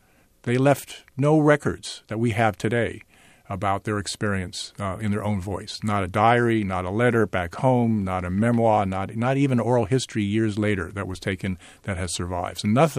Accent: Oakland, California, United States; I grew up in Oakland, and I was always interested about the railroad workers

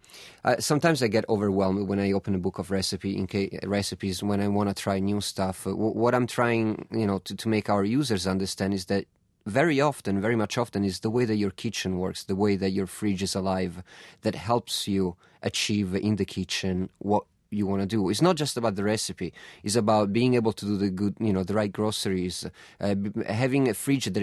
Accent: Florence, Tuscany, Italy; you know, I grew up in Florence. Florence is 350,000 people.

